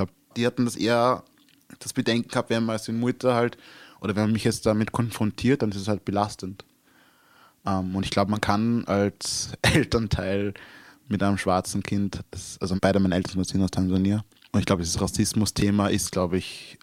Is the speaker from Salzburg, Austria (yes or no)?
yes; Salzburg, Austria; now in Vienna, Austria; ich komme aus der Stadt Salzburg, da bist du in Wien und denkst so, Alter, was geht